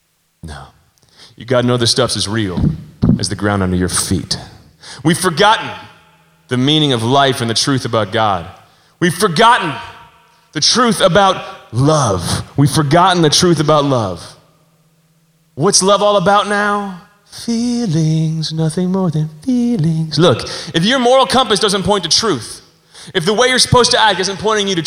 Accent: Denver, Colorado, United States; I'm from Denver, Colorado.

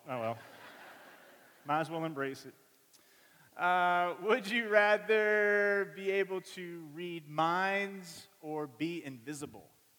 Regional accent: Flower Mound, Texas, United States; I am from the Dallas area, a little town called Flower Mound.

